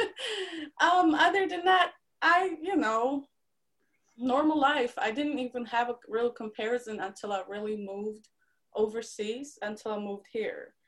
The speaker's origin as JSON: {"language": "English", "country": "Poland", "tie": "born or raised there", "second_language": "English", "said": "I was born in Central Poland. It wasn't necessarily Warsaw, but it was Central Poland. Yes, I'm from Central Poland."}